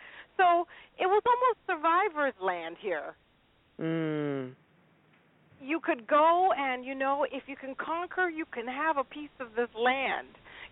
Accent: United Kingdom; I'm British

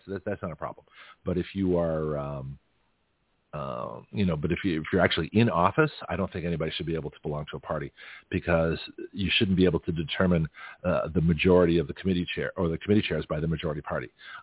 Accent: Canada; born there; I used to know when I was Canadian, you know, up in Canada, you know, I'm still Canadian by birth, but it's interesting.

